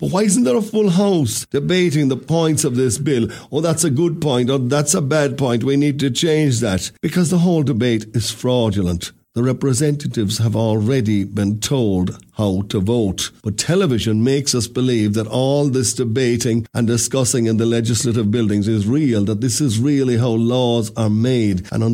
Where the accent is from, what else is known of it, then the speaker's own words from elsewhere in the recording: Ireland; when I was a child growing up in Ireland